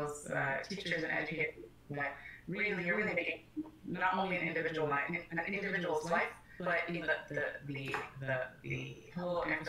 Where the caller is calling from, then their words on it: Ann Arbor, Michigan, United States; and I'm currently calling from Ann Arbor, Michigan.